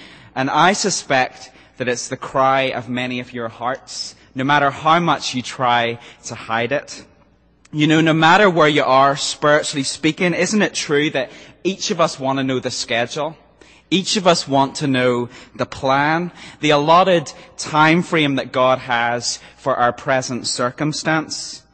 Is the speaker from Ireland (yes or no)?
yes; Ireland; Maybe it's because I'm Irish and we do all things backwards.